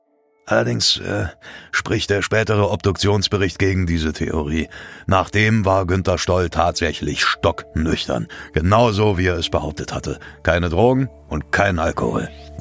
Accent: North Rhine-Westphalia, Germany; So war das auch bei uns im Sauerland.

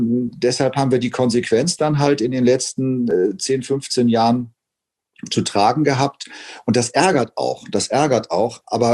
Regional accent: Hamburg, Germany; Ich bin in Poppenbüttel zur Schule gegangen.

